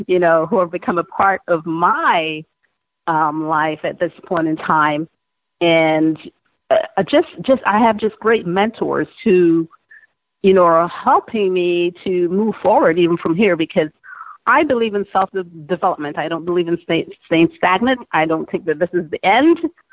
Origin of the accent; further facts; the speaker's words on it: Montego Bay, Saint James, Jamaica; born there; Okay, so I was born in Montego Bay, Jamaica, which everyone knows is a third world country, a very poor country.